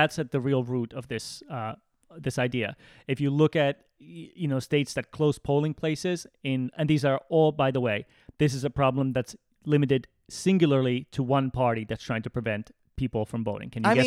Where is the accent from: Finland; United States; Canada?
Finland; I come from Finland. In Finland, people vote on a paper ballot.